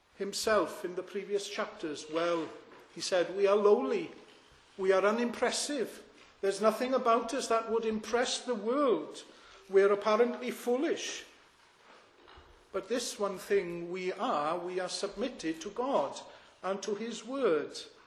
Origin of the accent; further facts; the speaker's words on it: Aberystwyth, Wales, United Kingdom; I can remember going back many years how I was raised in the Welsh Evangelical Church in Aberystwyth.